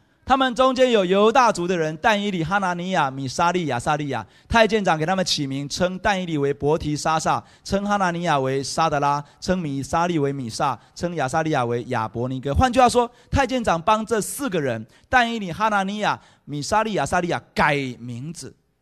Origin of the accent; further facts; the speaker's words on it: Taiwan; 感谢上帝，我不是犹太人，感谢上帝，我是台湾人。